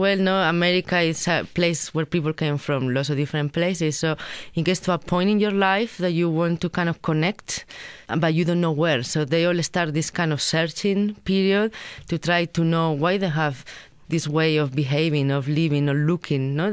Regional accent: Spain; I just had to say, hello, I'm from Spain and I'm here doing this project

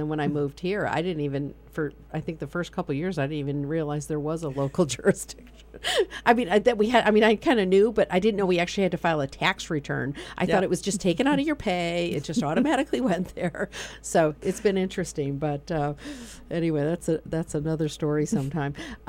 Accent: Michigan, United States; now in Pennsylvania, United States; when I first moved to Pennsylvania, I came from Michigan

